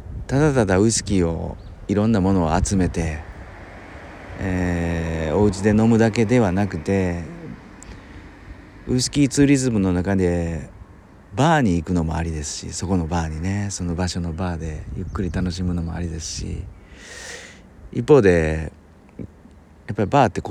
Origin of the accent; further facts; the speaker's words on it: Kobe, Hyogo, Japan; だからまあ僕は神戸なんですけど、神戸からまあちょっとだけ近いので滋賀県の長浜に足を伸ばして